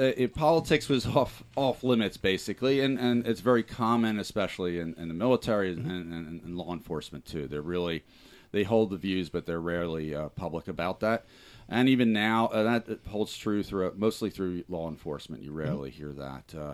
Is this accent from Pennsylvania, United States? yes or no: yes; Jenkintown, Pennsylvania, United States; I grew up in Jenkintown, Montgomery County. I lived in Montgomery County my entire life until about 2 years ago. I moved to South Philadelphia when I remarried.